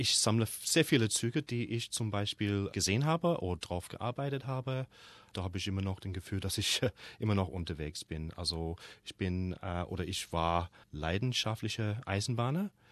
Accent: Australia; Ich glaube, wir sind alle Australier. Alle waren schon mal in Europa und lesen sehr viel darüber.

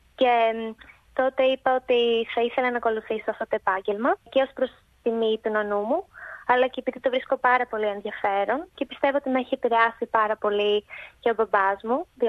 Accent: Chalkida, Central Greece, Greece; moved away as an adult; now in Australia; Η καταγωγή μου είναι από την Εύβοια και συγκεκριμένα από τη Χαλκίδα.

